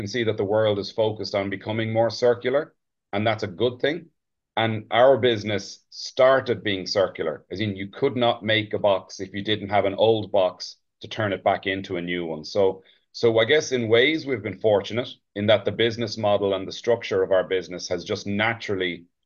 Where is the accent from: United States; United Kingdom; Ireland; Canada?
Ireland; growing up in Ireland